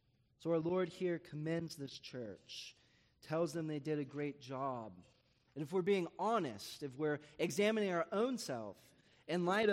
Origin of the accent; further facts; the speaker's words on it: San Diego, California, United States; I like to think of this city a little like San Diego, a little shout out to my hometown